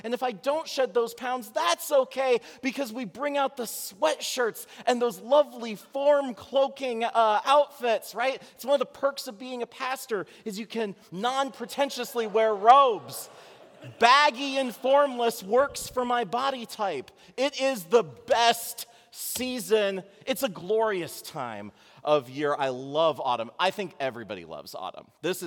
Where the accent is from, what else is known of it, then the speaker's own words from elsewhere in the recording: San Jose, California, United States; moved away; I grew up in California. I moved here from California.